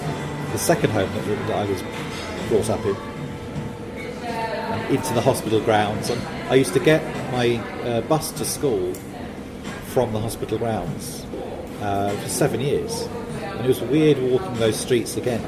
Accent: Enfield, London, United Kingdom; So I'm born and brought up in North London, in Enfield, in Chase Farm Hospital, which has actually been pulled down.

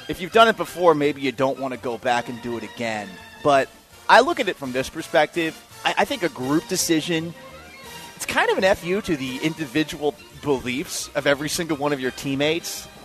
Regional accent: Boston, Massachusetts, United States; growing up in Boston, still living in Boston at this moment in time

